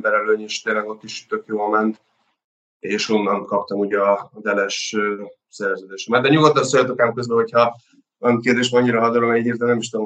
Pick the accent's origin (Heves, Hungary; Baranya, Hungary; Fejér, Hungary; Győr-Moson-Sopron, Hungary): Fejér, Hungary; Székesfehérvár; én ugye, hogy Fehérváron elkezdtem játszani, én ott is nőttem föl